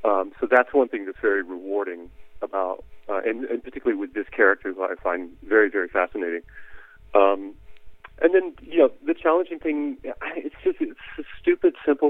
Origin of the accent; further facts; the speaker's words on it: Texas, United States; as a kid growing up in Texas in a country music family